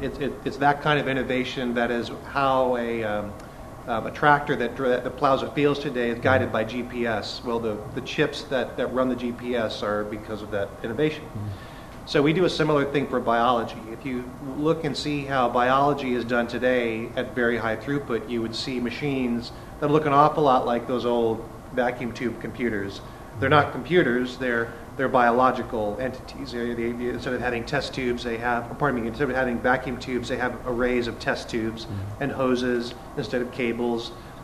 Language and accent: English; Alaska, United States; now in California, United States; I grew up in Alaska, in a little village up there, came to California to get educated, had no intention of staying here